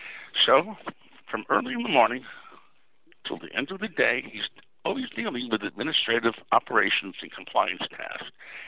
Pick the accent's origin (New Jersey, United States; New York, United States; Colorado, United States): New York, United States; I think those of us who were born and raised in New York have that in our DNA.